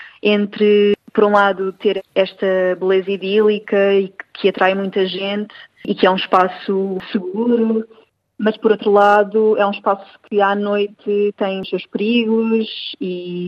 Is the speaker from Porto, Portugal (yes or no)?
no; Setúbal, Portugal; nasci e cresci em Setúbal e, portanto, a Serra da Arrábida é um espaço que eu habitei desde que nasci